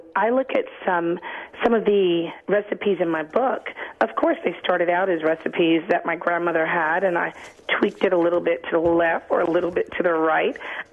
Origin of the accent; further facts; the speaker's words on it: Harlem, New York, United States; So even though I'm born and raised in Harlem, every summer my parents would send us when we were out of school to South Carolina